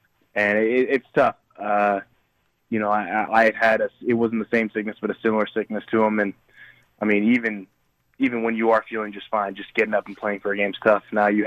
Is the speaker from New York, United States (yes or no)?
no; California, United States; It'll definitely be a little bit sweeter, especially, you know, growing up in the Bay Area.